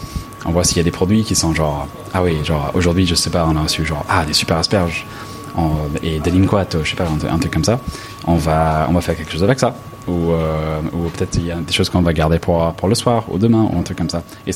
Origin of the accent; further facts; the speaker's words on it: Los Angeles, California, United States; moi, je viens de Los Angeles.